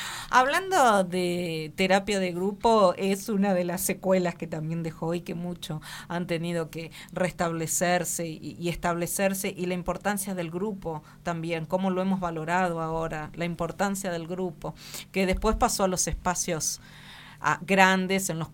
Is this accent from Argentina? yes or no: yes; Argentina; y nosotros como responsables, como argentinos, como sociedad